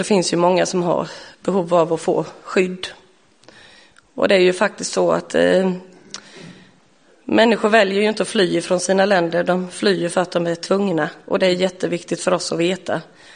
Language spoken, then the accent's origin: Swedish; Jönköping, Jönköping County, Sweden; moved away as an adult; now in Vaggeryd, Sweden; Jag är uppvuxen i Jönköping och flyttade hit som 24-åring. Och jag har bott i kommunen i 24 år. Då är det lätt att räkna ut att jag har nått 48-strecket. Trebarnsmor.